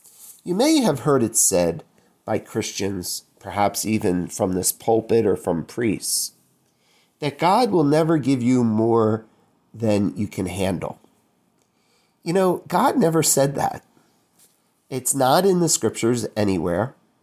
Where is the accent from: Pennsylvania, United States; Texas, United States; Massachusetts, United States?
Pennsylvania, United States; Philadelphia; Growing up in Philadelphia, I always thought a yolk was that yellow part of an egg.